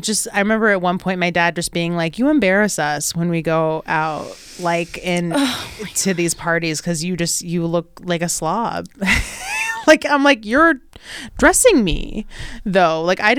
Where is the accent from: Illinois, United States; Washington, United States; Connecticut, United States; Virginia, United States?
Washington, United States; Seattle; born there; Oh, I'm Lebanese. Yes. I'm Arab. I was born in Seattle, but my family is from Lebanon.